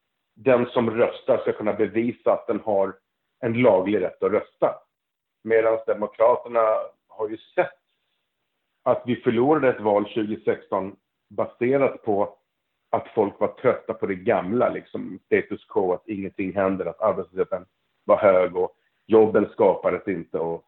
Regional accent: Malmö, Skåne, Sweden; Jag minns ju när jag var liten, jag är i Malmö just nu, och när jag var liten så var det snö här på vintern.

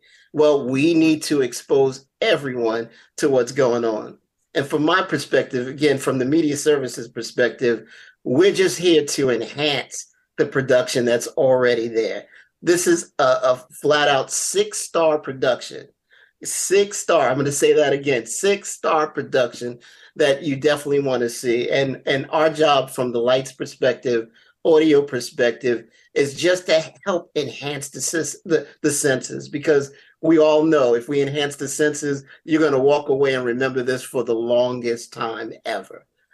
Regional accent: New York, United States; now in Pacific Northwest, United States; I'm originally from New York. We had the ability to go to Broadway.

